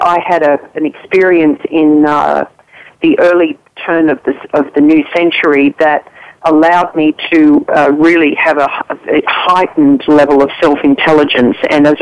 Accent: Sydney, New South Wales, Australia; I was born in Sydney and I lived in Austin, Texas in 81, 82. And when I was living here, I had quite a strong southern accent. But yes, I'm from Australia and that's my citizenship at the moment.

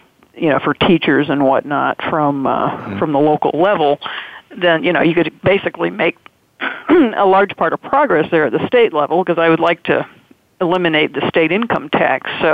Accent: Tennessee, United States; I grew up in Tennessee on a farm

